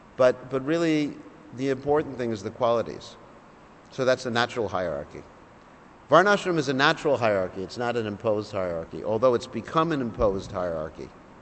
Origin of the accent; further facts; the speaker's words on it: United States; I'm an American. You know, we know better because we're liberated.